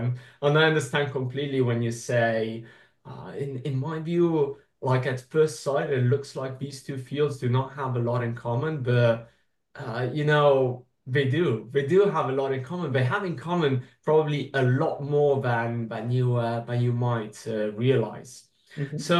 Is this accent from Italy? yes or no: yes; Rome, Lazio, Italy; I come from Italy, I come from Rome, I come from one of the most beautiful cities in the world.